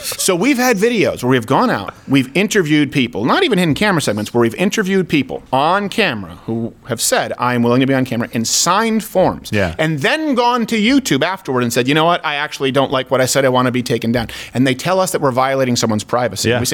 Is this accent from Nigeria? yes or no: no; Canada; I grew up in Canada